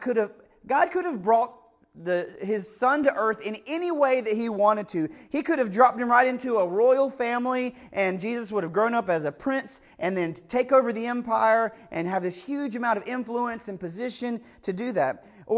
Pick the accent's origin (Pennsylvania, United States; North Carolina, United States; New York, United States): North Carolina, United States; Kill Devil Hills; "In your city, I'm from Kill Devil Hills." I'm like, "Excuse me? Kill Devil Hills."